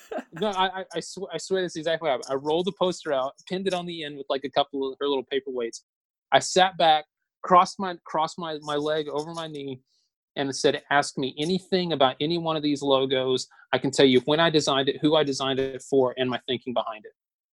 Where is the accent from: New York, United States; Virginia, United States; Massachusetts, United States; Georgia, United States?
Georgia, United States; Newnan; I was thrilled because I grew up in Noonan. You know, so it's where I'm originally from.